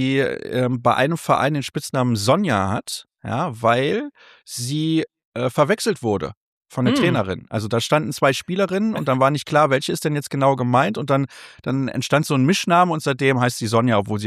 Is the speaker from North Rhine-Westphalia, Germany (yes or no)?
yes; Solingen, North Rhine-Westphalia, Germany; Ich komme aus Solingen.